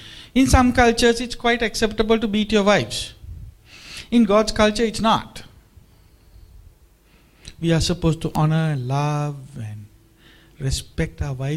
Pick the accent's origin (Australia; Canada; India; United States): Australia; I'm an Australian too, so I can speak very freely.